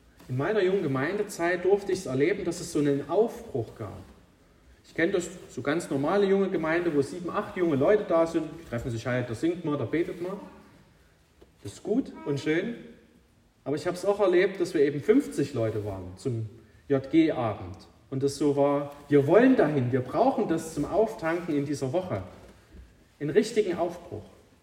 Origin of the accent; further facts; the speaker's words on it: Dittersdorf, Germany; Ich komme ja aus Dittersdorf